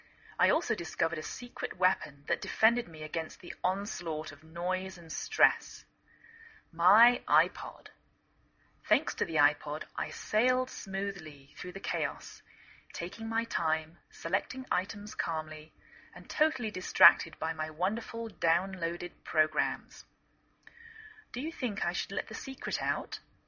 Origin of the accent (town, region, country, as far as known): England, United Kingdom; now in United States